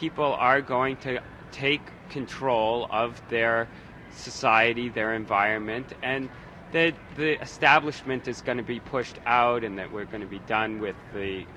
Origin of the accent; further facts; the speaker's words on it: Boston, Massachusetts, United States; but I'm from Boston. I guess that's the way we are.